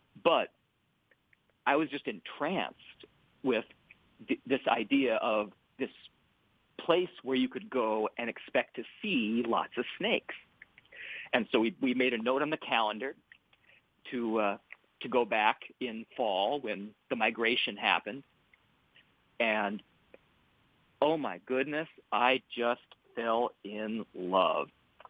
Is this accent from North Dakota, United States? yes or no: yes; North Dakota, United States; Well, I'm from North Dakota.